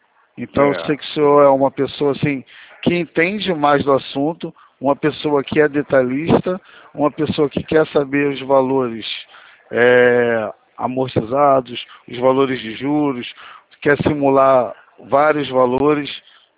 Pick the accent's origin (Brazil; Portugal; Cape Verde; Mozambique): Brazil; Rio de Janeiro; Sou daqui de Campo Grande.